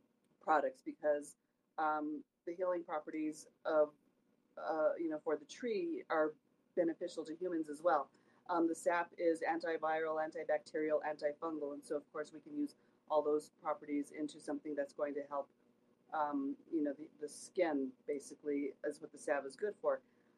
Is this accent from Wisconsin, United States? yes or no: no; Taos, New Mexico, United States; now in Santa Fe, United States; So here in northern New Mexico, we're at about 7,000 feet in Santa Fe. I'm originally from Taos